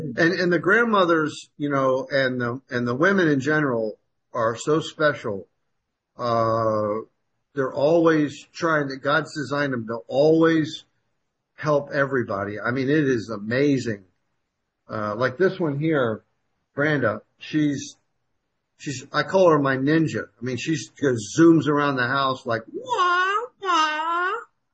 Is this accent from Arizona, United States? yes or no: no; Miami, Florida, United States; and I grew up in Miami. I've never heard of a brother named Brandon before